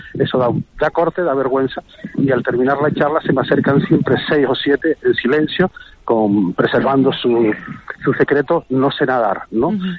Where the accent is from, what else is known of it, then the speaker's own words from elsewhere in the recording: Canary Islands, Spain; nosotros somos isleños, somos canarios, el mar y nosotros formamos una parte completa